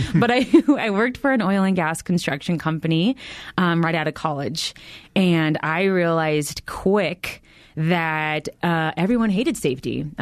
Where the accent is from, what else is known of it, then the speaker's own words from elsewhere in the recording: Platteville, United States; And, you know, this was out in Platteville. I grew up in Platteville.